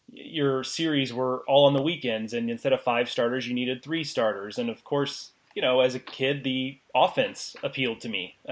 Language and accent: English; Houston, Texas, United States; you know, I grew up in Houston, and my formative years of being a sports fan